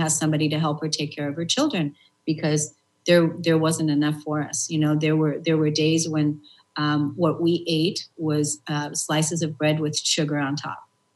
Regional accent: Germany; when I grew up in Germany, and my mother was a single mother

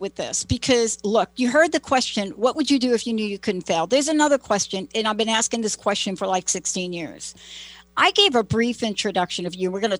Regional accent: East Coast, United States; now in Seattle, United States; I'm in Seattle. I grew up on the East Coast. I'm in Seattle.

